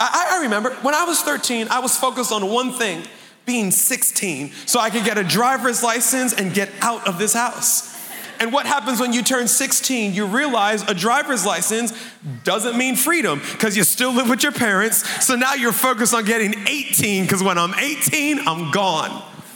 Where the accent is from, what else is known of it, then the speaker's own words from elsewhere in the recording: Maryland, United States; I'm American. I was born and raised in Maryland, but my folks are Caribbean. They're from Barbados. So I'm what you call a Bajan Yankee